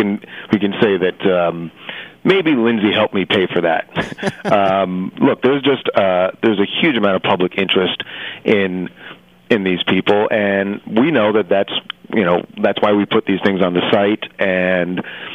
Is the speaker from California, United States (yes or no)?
no; New York, United States; Now, I'm originally from New York